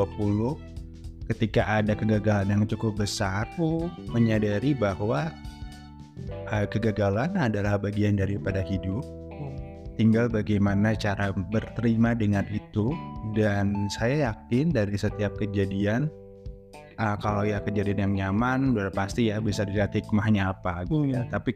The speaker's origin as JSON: {"language": "Indonesian", "town": "Cikampek", "region": "West Java", "country": "Indonesia", "said": "Dan sesimpel karena saya dari Cikampek ya"}